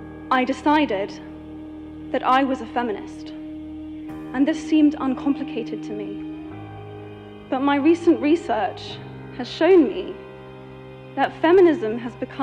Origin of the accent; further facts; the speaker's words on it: United Kingdom; I am from Britain